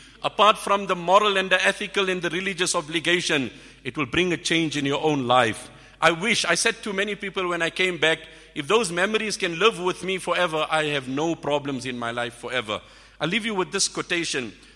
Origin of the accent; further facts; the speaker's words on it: South Africa; And I said, I'm from South Africa.